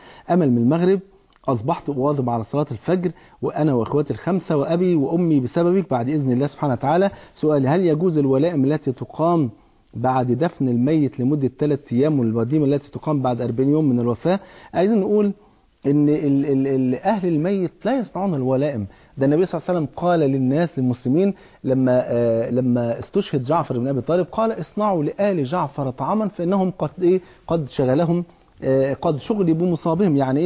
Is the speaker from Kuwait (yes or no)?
no; Egypt; واجبنا كمصريين واجبنا كمسلمين وكأهل كتاب